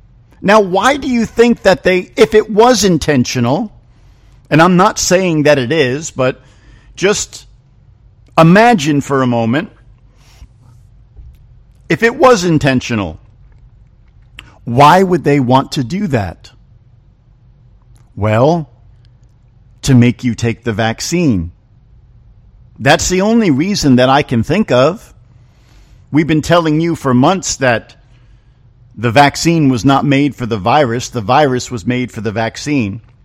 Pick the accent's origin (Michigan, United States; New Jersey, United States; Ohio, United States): New Jersey, United States; Now, I'm from New Jersey, and to my way of thinking, I'm always suspicious.